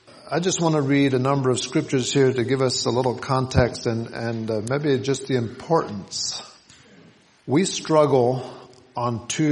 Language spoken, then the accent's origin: English; Costa Rica; English is a second language; So I grew up in Costa Rica, 8th grade education, and I say I grew up in the bushes, and I did not learn English.